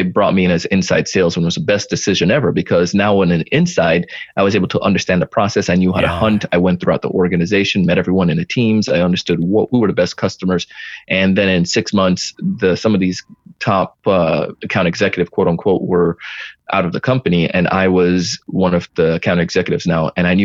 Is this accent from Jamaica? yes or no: yes; Jamaica; when you run track, as you know, I did track being Jamaican